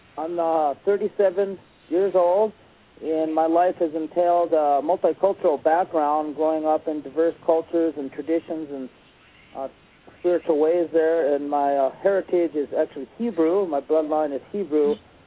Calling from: Cornville, Arizona, United States; I'm calling in from Arizona, Cornville, Arizona.

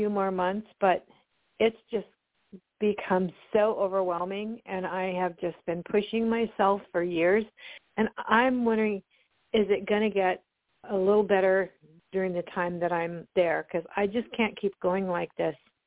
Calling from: Oregon, United States; I'm calling from Oregon.

